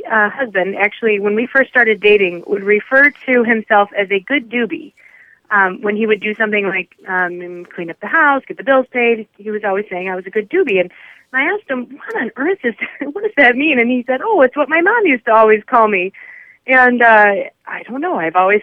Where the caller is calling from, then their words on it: Traverse City, Michigan, United States; I'm calling from Traverse City, Michigan.